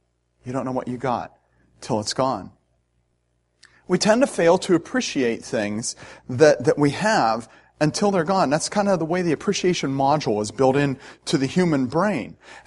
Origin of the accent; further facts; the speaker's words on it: Scotland, United Kingdom; I'm a Scotsman, so I miss free television.